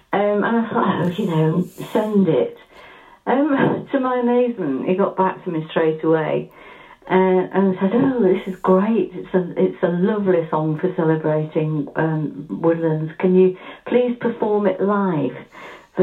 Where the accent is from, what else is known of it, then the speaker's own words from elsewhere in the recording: Stockport, North West England, United Kingdom; now in Dorset, United Kingdom; That's where I hail from the Greater Manchester area in Stockport.